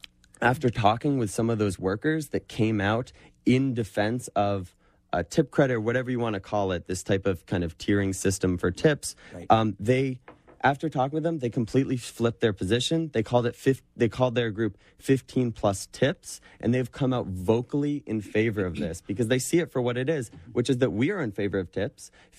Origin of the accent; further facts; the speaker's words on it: Boston, Massachusetts, United States; I come from Boston, and in Boston we have a tip credit.